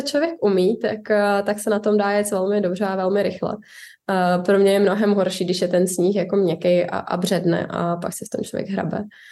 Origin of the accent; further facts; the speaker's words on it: Šumava, Czechia; protože bydlíme nebo jsme ze Šumavy, takže to je blízko